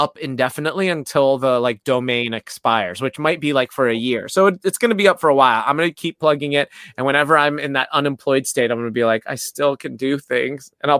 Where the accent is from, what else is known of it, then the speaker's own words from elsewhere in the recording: Winter Haven, Florida, United States; Winter Haven. Different than Winter Park, Winter Garden, Winter Springs. Winter Haven.